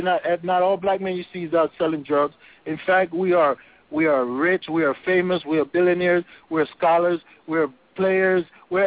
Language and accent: English; Jamaica; I was born and raised in Jamaica